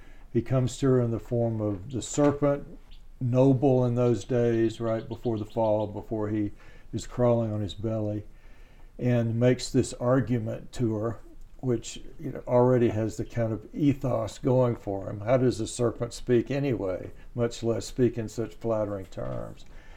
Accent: the South, United States; accent: Southern; Siri doesn't understand my Southern accent at all.

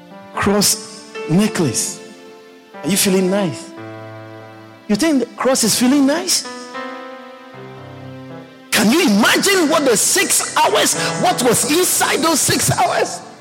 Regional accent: Ghana; born there; English is a second language; the system I was born in Ghana.

